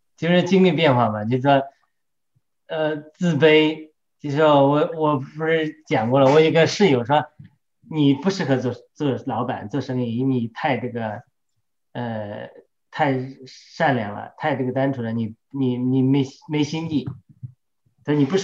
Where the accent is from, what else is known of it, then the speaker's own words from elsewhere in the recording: China; 就像我们中国人讲的投鼠忌器